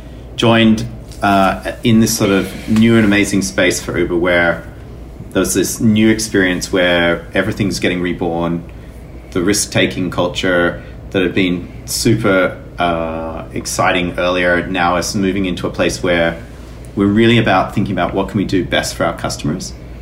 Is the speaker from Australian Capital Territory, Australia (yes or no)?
yes; Canberra, Australian Capital Territory, Australia; now in United States; I grew up in Canberra, which is equally bad.